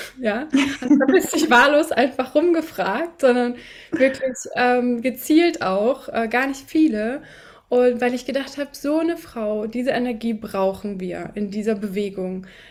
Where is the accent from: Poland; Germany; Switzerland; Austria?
Germany; born there; Ja, und ich bin dann hier in Deutschland geboren.